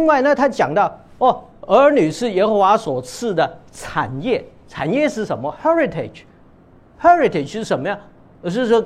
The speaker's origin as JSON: {"language": "Chinese", "country": "China", "lives_now": "United States", "said": "那像比如说我们中国人现在在美国了"}